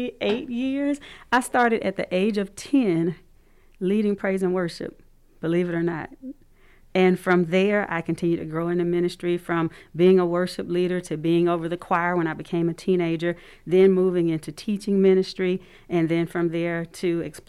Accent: Columbus, Georgia, United States; I was raised in South Columbus, went to Winterfield, went to Eddy Middle School, went to Baker High School, graduated in the last class from Baker High School.

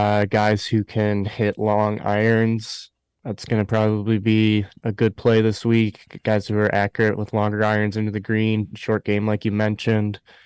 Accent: Midwest, United States; as a Midwesterner, I've always liked that this event is in Ohio.

